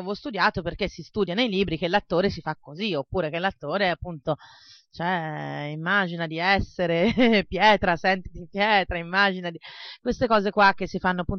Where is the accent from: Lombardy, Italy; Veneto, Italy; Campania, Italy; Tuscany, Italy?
Tuscany, Italy; tornare veramente al modo di parlare che c'hanno nel mio paese, che c'è il contenuto, anche il gesto